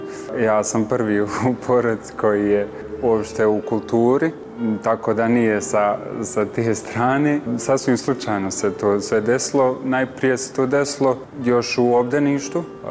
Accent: Bosnia & Herzegovina; Ja sam prvi iz Bosne poslije 10 godina.

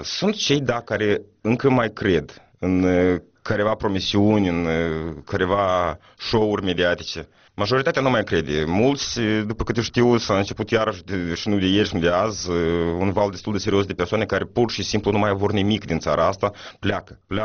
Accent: Moldova; Eu sunt moldovean, ea ruschi.

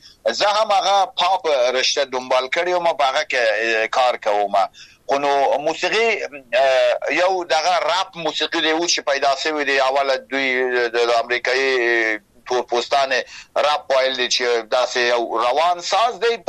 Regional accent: Afghanistan; ما په افغانستان کې پیدا سوم او غد سوم،

